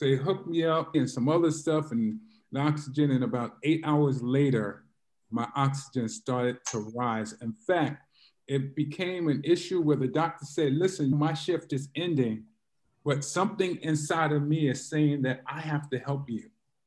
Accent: Bedford-Stuyvesant, New York, United States; I grew up in Bed-Stuy. I was on Lexington Avenue. If you knew Lexington Avenue at that time, it was just a row of tenements and a lot of suffering and poverty over there.

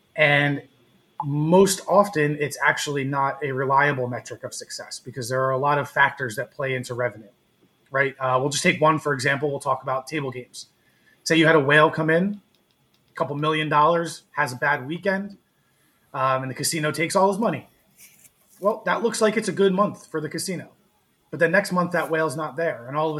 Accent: New Jersey, United States; I am from New Jersey, and I write for a little website called playnj.com

